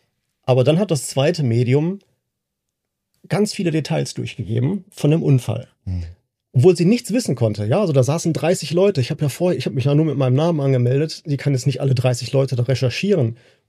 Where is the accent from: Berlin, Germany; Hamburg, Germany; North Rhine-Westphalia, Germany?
North Rhine-Westphalia, Germany; Essen; ich komme hier aus Essen